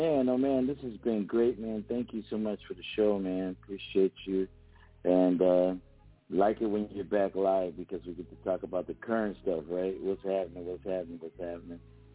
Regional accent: Philadelphia, Pennsylvania, United States; I grew up in the cold, Don. I know it's not fun. I grew up in Philadelphia. It is not fun to be stuck in the snow.

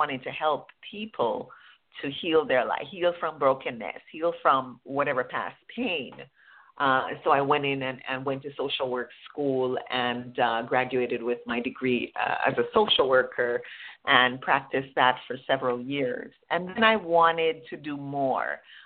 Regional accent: Jamaica; So I am originally from Jamaica. I was born to a poor teenage mother on my grandparents' farm.

